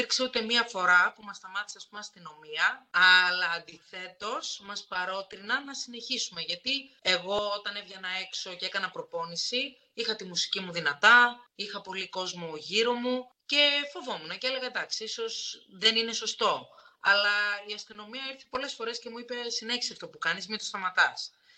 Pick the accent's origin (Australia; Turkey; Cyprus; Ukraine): Australia; moved away as an adult; now in Greece; εγώ είμαι το 83 γεννητής. Πέρασα πάρα πολύ ωραία, αλλά μετά το 2008 έφυγα από την Αυστραλία και ήρθα για διακοπές στην Ελλάδα. Και παρέμεινα. Ακόμα είμαι εδώ.